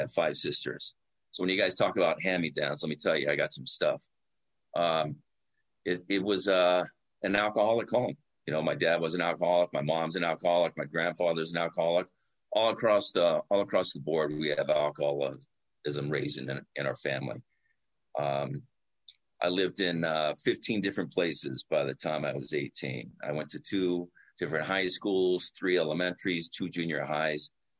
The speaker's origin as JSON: {"language": "English", "town": "Los Angeles", "region": "California", "country": "United States", "tie": "born or raised there", "said": "I grew up in Los Angeles and, you know, I grew up in the Valley and we used to cruise Van Nuys Boulevard"}